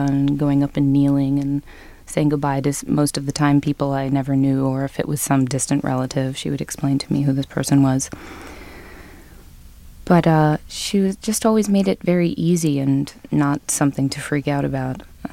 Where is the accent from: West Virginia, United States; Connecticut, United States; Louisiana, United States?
Connecticut, United States; New Haven; I grew up in New Haven, Connecticut, and I grew up singing and studying singing and singing with different choruses at Yale and different choruses in New Haven and around there